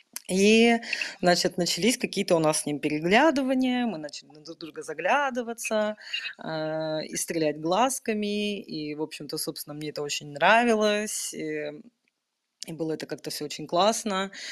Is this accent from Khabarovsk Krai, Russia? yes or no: no; Petrozavodsk, Republic of Karelia, Russia; born there; я же родилась в Карелии, в городе Петрозаводске, как и мои сведущие